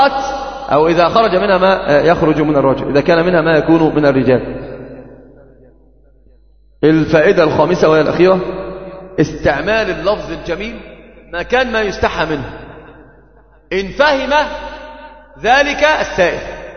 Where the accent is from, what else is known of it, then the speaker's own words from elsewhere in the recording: Egypt; عندنا في مصر كثير من يعني أنت ترد الصغير والكبير